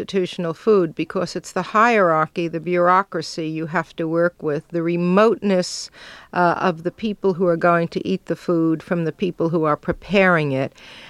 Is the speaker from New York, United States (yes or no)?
yes; Brooklyn, New York, United States; I was brought up in Brooklyn in a Jewish family that was not kosher.